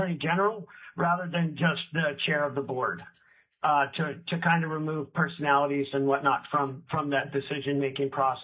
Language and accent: English; McGrath, Alaska, United States; now in Bethel, United States; I'm a lifelong Alaskan resident born in Bethel, but I grew up in McGrath. And currently, I've lived in Bethel for the last 30 years, where I've raised my family